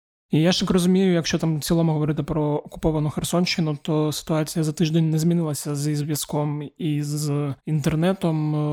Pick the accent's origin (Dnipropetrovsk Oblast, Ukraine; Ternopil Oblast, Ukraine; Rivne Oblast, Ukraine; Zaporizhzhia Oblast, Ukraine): Dnipropetrovsk Oblast, Ukraine; Stepnohirsk; мій рідний Степногірськ, який між Запоріжжям, скажімо так, та Васильівкою.